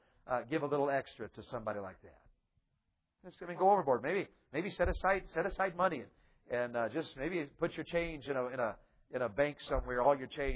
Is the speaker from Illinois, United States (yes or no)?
no; Tennessee, United States; Now, I was raised in Tennessee in the mountains, and the mountains where I was raised, fighting is part of the culture.